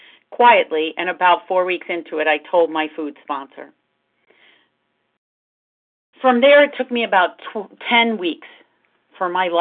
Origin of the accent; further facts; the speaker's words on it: Florham Park, New Jersey, United States; I'm from Florham Park, New Jersey, and I am a recovered compulsive overeater